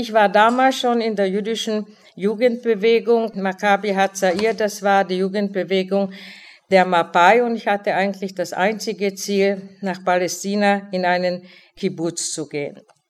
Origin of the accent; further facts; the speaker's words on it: Czechia; moved away; Wie Sie schon gehört haben, komme ich aus der Tschechoslowakei. Ich komme also praktisch, wie man jetzt so schön sagt, aus einer multikulturellen Gesellschaft. Und das habe ich dann hier sehr deutlich bemerkt, was das bedeutet hat für mich. Ich bin doppelsprachig groß geworden, Deutsch und Tschechisch.